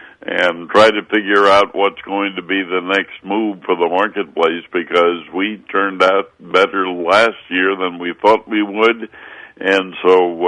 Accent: Wisconsin, United States; talking about growing up in Wisconsin and the temperature in the wintertime

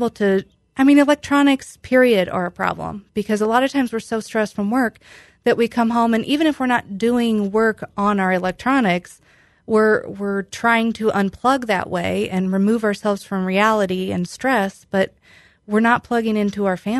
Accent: Illinois, United States; Yeah, I grew up in Stark County.

